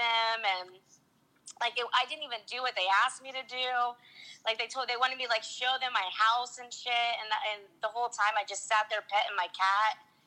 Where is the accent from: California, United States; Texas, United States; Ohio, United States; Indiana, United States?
Indiana, United States; Anderson; You know, I was from Anderson, Indiana, a small town in Indiana.